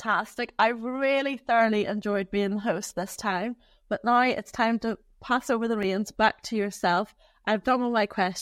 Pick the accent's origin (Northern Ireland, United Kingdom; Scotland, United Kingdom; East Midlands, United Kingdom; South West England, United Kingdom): Northern Ireland, United Kingdom; also born or lived in London, United Kingdom; So I am from Northern Ireland and I relocated back to Northern Ireland just before the pandemic after spending almost 2 decades in London. So I didn't get an English accent and I didn't get an American accent